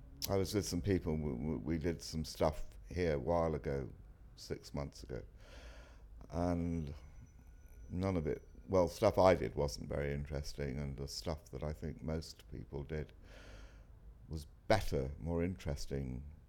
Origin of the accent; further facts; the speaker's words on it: Liverpool, North West England, United Kingdom; born there; now in St Albans, United Kingdom; I'm 70 and I'm from St Albans and I was born in Liverpool.